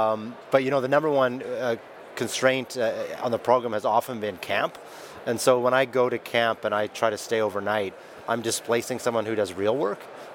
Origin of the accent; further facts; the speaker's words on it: Ross River, Yukon, Canada; And the nearest town is a small village, about 300 people, called Ross River. It's actually my hometown. So it's about 200 kilometers away. It's near and dear to my heart.